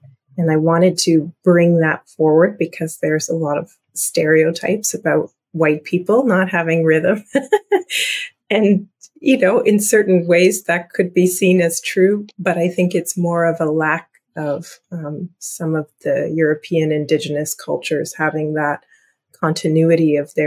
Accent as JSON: {"language": "English", "town": "Scarborough", "region": "Ontario", "country": "Canada", "tie": "born or raised there", "said": "I grew up in Scarborough, Ontario. My grandmother grew up in Jamaica."}